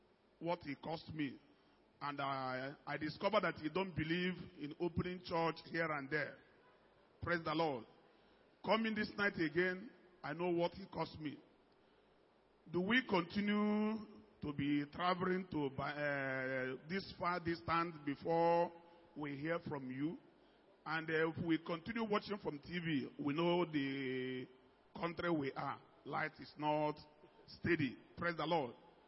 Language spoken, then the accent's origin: English; Bayelsa, Nigeria; I'm from Bayelsa.